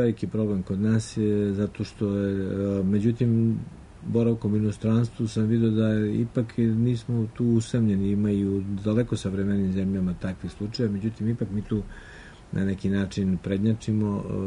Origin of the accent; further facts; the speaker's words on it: Eastern Serbia, Serbia; Ja sam poreklom iz Istočne Srbije